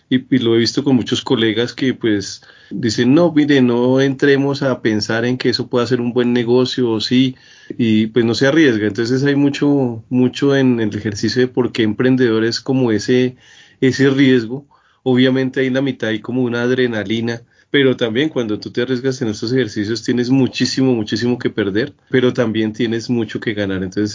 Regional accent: Bogotá, Colombia; yo soy de Bogotá, bogotano de pura cepa, colombiano completamente, con la oportunidad de haber recorrido muchas ciudades y muchos pueblos de Colombia.

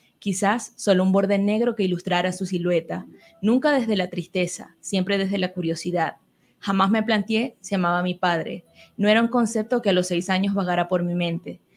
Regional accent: Cabimas, Zulia, Venezuela; accent: Zulian voseo; Entonces estaba muy pendiente de la correctora, que ella entendiera también cómo hablábamos la gente de Cabimas, ¿no? Con esta J ahí medio atravesada caribeña.

